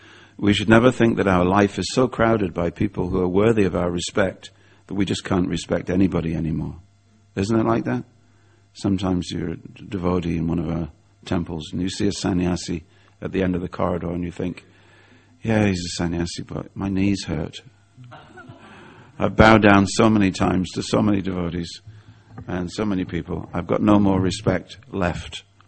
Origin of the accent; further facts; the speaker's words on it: England, United Kingdom; as it got closer, being an Englishman, okay, I wound down my window to pat the dog.